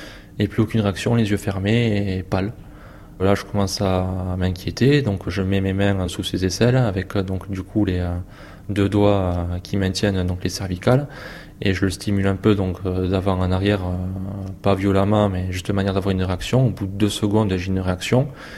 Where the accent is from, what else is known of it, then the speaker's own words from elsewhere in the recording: Bordeaux, Nouvelle-Aquitaine, France; j'ai 31 ans et je suis charpentier. Donc je suis originaire de Bordeaux.